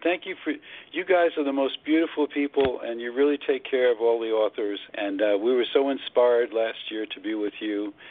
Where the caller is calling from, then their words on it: Palm Springs, California, United States; Palm Springs, California.